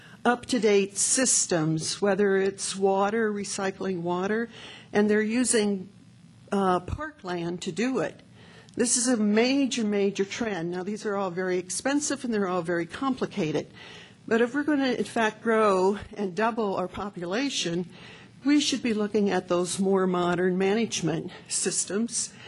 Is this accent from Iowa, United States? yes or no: yes; Dubuque, Iowa, United States; I was born and raised in Dubuque, Iowa